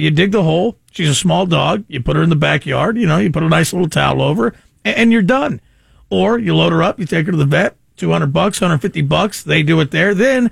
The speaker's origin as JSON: {"language": "English", "town": "Modesto", "region": "California", "country": "United States", "tie": "born or raised there", "said": "because I grew up down in Modesto, small house in a neighborhood, small yard."}